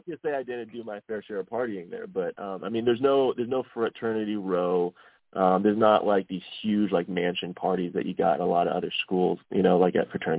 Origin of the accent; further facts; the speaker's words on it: Delaware, Ohio, United States; also born or lived in Columbus; Yeah, I am from Columbus, Ohio. I grew up in Delaware, Ohio, kind of out in the farmlands.